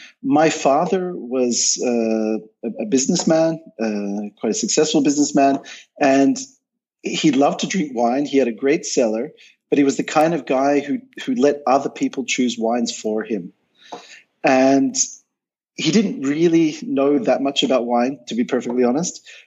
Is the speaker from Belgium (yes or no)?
no; Australia; So I grew up in Australia. I'm originally Australian. And I grew up in a family that was definitely very Eurocentric. My grandparents were from Europe